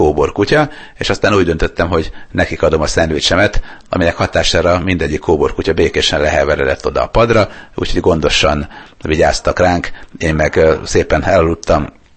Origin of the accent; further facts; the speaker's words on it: Sopron, Győr-Moson-Sopron, Hungary; Akkor még a Kárpát utcában laktam albérletbe, én ugye soproni fiú vagyok